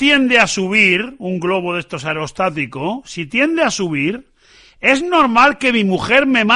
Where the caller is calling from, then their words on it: Valladolid, Castile and León, Spain; de Valladolid.